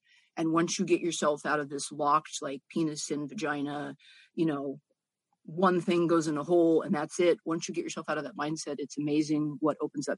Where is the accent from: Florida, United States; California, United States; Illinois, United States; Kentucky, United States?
California, United States; San Francisco; born there; I was born in San Francisco.